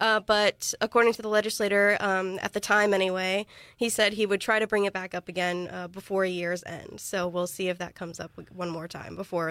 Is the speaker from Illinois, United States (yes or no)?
yes; Zion, Illinois, United States; So I'm originally from Zion, Illinois, which is in the northeasternmost county in Illinois. I grew up right along the Wisconsin border.